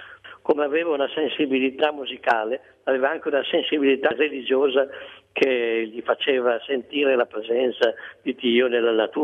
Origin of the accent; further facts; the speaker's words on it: Bologna, Emilia-Romagna, Italy; Ma di allora noi l'apprezzavamo, eravamo suoi fans come bolognesi